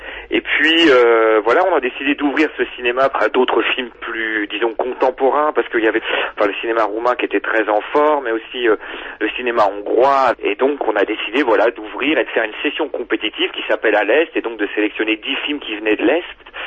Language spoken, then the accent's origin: French; Rouen, Normandy, France; Et puis donc, comme je venais de Rouen, ça m'a semblé bien en fait de pouvoir réunir ces deux mondes un petit peu, quoi.